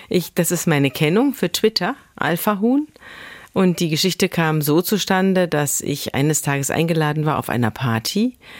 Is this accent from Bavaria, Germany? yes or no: yes; Bavaria, Germany; Wir sind 4 Erwachsene und wir sind alle aus Bayern. Es sind also alles Bayern-Flüchtlinge, die sich aufgemacht haben in den Norden.